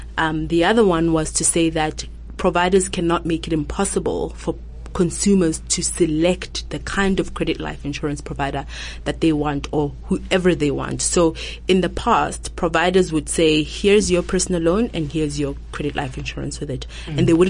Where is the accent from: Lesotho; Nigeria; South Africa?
Lesotho; I come from Lesotho actually, and I grew up there.